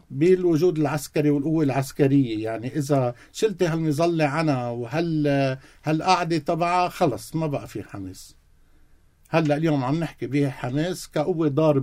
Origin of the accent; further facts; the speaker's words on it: Lebanon; نحن لبنانية